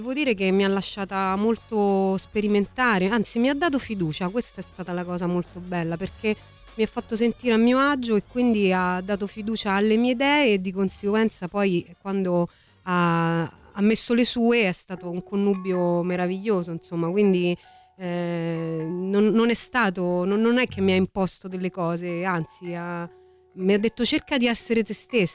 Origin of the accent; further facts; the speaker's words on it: Lazio, Italy; ci conosciamo da tanti anni, siamo dei Castelli